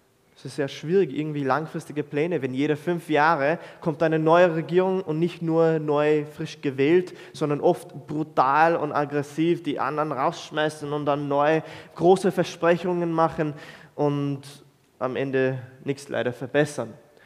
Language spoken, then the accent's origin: German; Jordan; moved away as an adult; now in Austria; Ich bin in Jordanien aufgewachsen und dann nach Österreich fürs Studium.